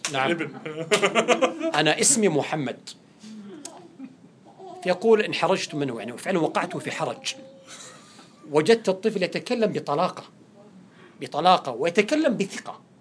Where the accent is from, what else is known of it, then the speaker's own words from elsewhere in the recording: Saudi Arabia; عندنا في السعودية ما يسمى بمدارس القرآن في المساجد